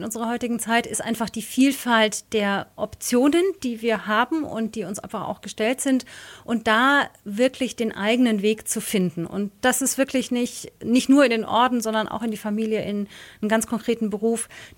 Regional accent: Stadtbergen, Bavaria, Germany; also born or lived in Augsburg; Ich freue mich wieder, hier in meiner Heimatstadt Augsburg zu sein, beziehungsweise groß geworden bin ich ja in Stadtbergen

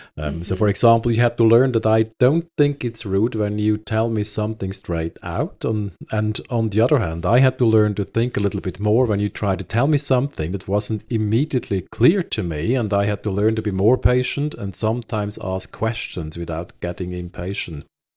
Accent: Switzerland; first language Swiss German; English is a second language; and I grew up in Switzerland, and I'm a native speaker of Swiss German.

